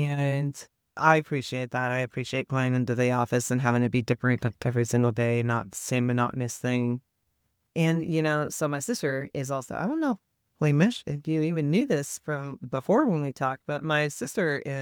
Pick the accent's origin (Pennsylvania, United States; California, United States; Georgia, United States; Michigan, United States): California, United States; born there; Originally, I was born in California, and I lived there.